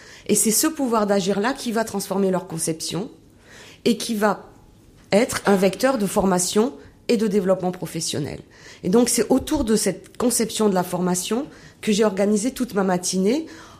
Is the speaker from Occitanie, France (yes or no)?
no; Auvergne-Rhône-Alpes, France; also born or lived in Lyon / Geneva; je viens de regagner mon pays natal depuis... Et ma ville natale, d'ailleurs, depuis la rentrée, puisque je suis maître de conférence à l'UFM d'Auvergne depuis la rentrée.